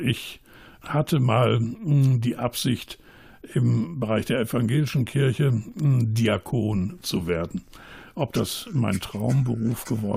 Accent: Bochum, North Rhine-Westphalia, Germany; Meine Eltern haben den Weg aus der ehemaligen DDR halt 1949, 1950 genommen. Ich bin dann hier in Bochum geboren.

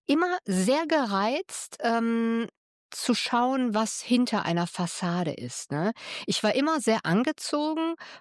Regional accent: Germany; als Kind in Deutschland war ich natürlich ein Exot, weil … weil ne … … gab es nicht. Und in Italien, con la PH … non esiste.

